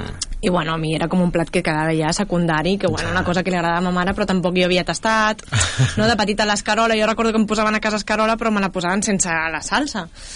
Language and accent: Catalan; Barcelona, Catalonia, Spain; De Barcelona, soc nascuda a Barcelona i visc a Barcelona.